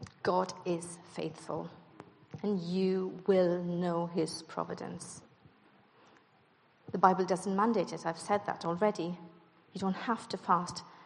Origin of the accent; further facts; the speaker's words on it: India; I grew up in India, and I suppose the demonic is more visible.